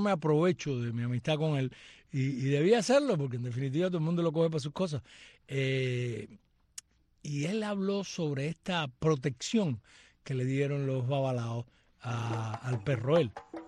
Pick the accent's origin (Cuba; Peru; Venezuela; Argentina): Cuba; que soy una cubana para el bien y no para el mal.